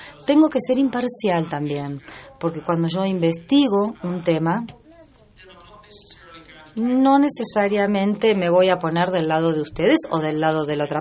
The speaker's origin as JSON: {"language": "Spanish", "country": "New Zealand", "said": "Vengo de Nueva Zelanda. Y eso me hace un poco más independiente en algunos aspectos, porque estoy al borde del mundo."}